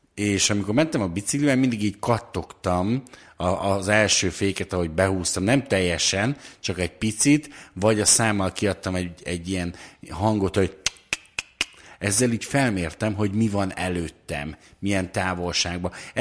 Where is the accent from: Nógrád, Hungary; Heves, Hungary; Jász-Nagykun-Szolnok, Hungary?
Nógrád, Hungary; Hont; also born or lived in Balassagyarmat; Én egy Nógrád megyei kis faluban, Honton éltem nagyon-nagyon sokáig. Balassagyarmaton születtem